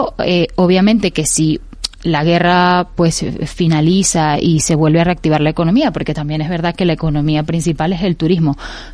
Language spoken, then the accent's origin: Spanish; Venezuela; now in Spain; yo cuando emigré por la situación de Venezuela, o sea, España fue un lugar que a mí me acogió pues maravillosamente, y donde yo pues mi fe también, o sea, creció mucho